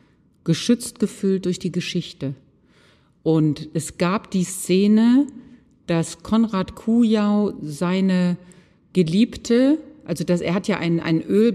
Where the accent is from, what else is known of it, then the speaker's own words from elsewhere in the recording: Solingen, North Rhine-Westphalia, Germany; in Solingen, meiner Heimatstadt. Ich bin ja strengstens katholisch aufgewachsen.